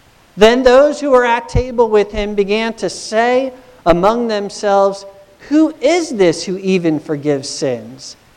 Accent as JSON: {"language": "English", "region": "New Jersey", "country": "United States", "lives_now": "Pittsburgh, United States", "said": "I'm from New Jersey. But we haven't lived in Pittsburgh ever."}